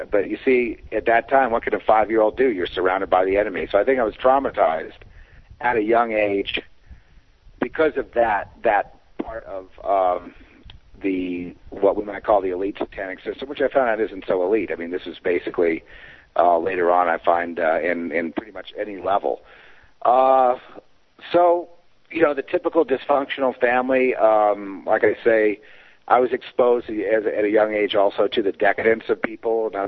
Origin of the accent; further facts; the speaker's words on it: Los Angeles, California, United States; born there; But I was born in Los Angeles in what I would call a very established L.A. family